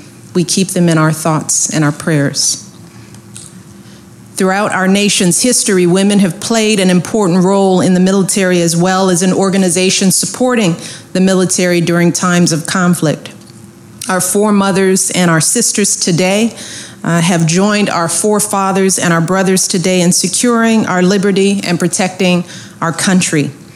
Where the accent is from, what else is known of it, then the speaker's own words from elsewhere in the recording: Illinois, United States; and my hometown Congressperson Jan Schakowsky. I also have to recognize someone else from home